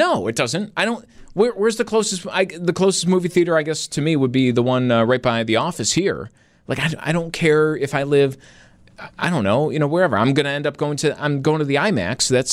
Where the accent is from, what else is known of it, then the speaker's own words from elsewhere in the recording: Buffalo, New York, United States; what did you always say growing up? You know, if you're out a town or, you know, where are you from? Buffalo.